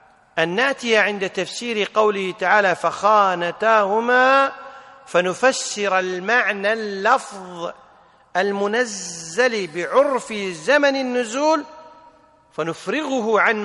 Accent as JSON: {"language": "Arabic", "country": "Kuwait", "said": "حنا عندنا بالكويت"}